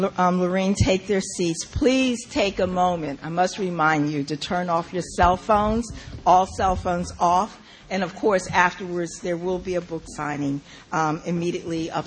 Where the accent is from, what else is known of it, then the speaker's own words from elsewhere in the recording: Philadelphia, Pennsylvania, United States; As a black girl growing up in West Philadelphia during the 50s and 60s, I knew very little about Africa.